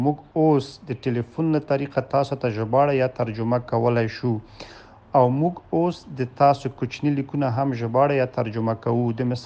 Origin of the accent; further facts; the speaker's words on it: Afghanistan; زه د افغانستان یم. زه په پښتو، دری، فارسی، آلمانی خبرې کوم.